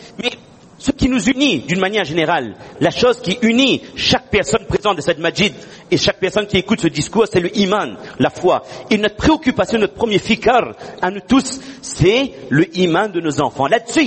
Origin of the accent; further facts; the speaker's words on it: Réunion, France; en tant que réunionnais, en tant que héritiers de ce que nos parents nous ont donné, nous ont légué